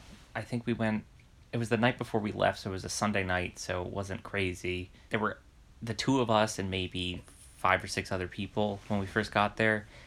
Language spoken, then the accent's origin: English; New Jersey, United States; I said, well, I'm from New Jersey, but my friend here is from Florida.